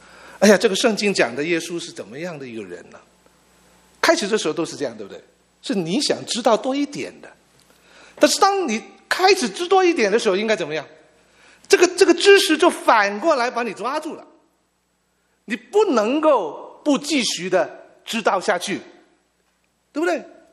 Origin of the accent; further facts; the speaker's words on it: China; 神为什么不拣选我们中国人我们的中文比较简单一点